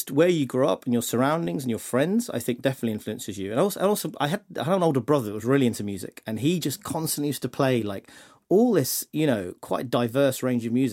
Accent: Peterborough, East of England, United Kingdom; But I grew up in Peterborough, mm-hmm. which is 80 miles north of London, and it's quite a suburban place. There was only like 7 Bengali. My dad moved there when he was first generation immigrant from Bangladesh, yeah.

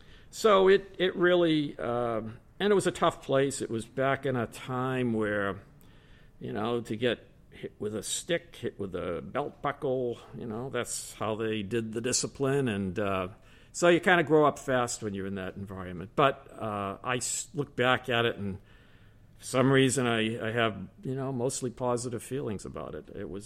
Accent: Waltham, Massachusetts, United States; also born or lived in Berkshires; Well, I grew up around here, Waltham, but I also had a stretch in the middle where I was out in the Berkshires.

